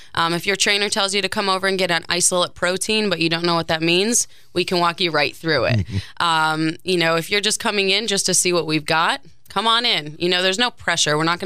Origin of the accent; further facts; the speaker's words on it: Marquette, Michigan, United States; also born or lived in South Florida; we were living in South Florida for the last five, although I am from Marquette.